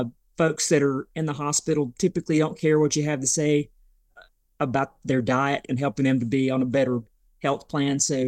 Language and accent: English; North Carolina, United States; also born or lived in Sylva, North Carolina; So I'm from where I'm living now in Western North Carolina, in this area. I was born in Silva, North Carolina, if you're familiar with Silva. But I grew up in an adjacent county to where I'm at right now.